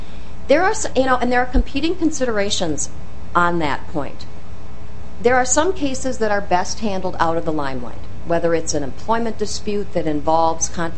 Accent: Moorhead, Minnesota, United States; I'm a child of the prairie. I grew up in Moorhead, Minnesota.

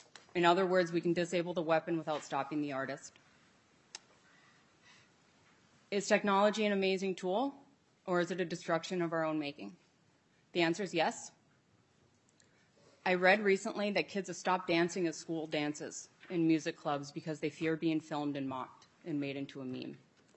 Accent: Otsego, Minnesota, United States; I'm from Otsego, Minnesota.

